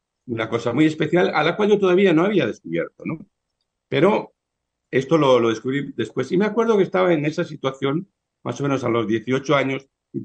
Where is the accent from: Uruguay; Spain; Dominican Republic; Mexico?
Spain; born there; Yo nací en España.